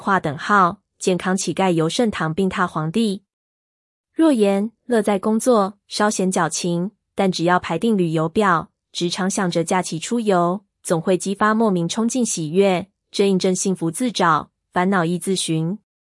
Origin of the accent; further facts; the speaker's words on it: Taiwan; 能在台湾土生土长，难能可贵